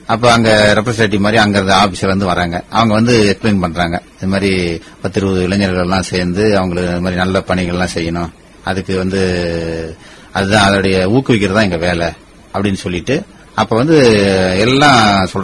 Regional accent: Vellalagundam, Tamil Nadu, India; நான் சொந்த ஊர் சேலம் மாவட்டம், வாழப்பாடி நியர் வெள்ளாளகுண்டம் கிராமம், ஊராட்சி ஒன்றிய தோக்குப்பள்ளி, அந்த ஸ்கூல்ல தான் படிச்சேன் மேடம்.

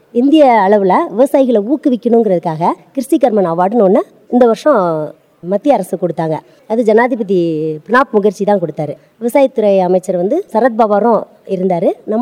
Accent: Vasudevanallur, Tamil Nadu, India; நான் வாசுதேவநல்லூர் கிராமத்தை சேர்ந்தவள்.

